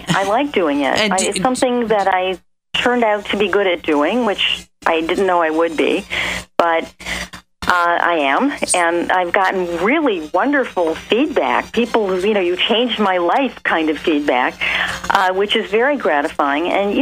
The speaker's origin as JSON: {"language": "English", "town": "Detroit", "region": "Michigan", "country": "United States", "tie": "born or raised there", "said": "yeah, I grew up in Detroit."}